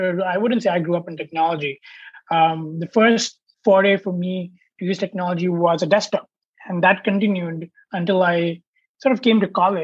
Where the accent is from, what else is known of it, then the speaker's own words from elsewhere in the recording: India; So I grew up in India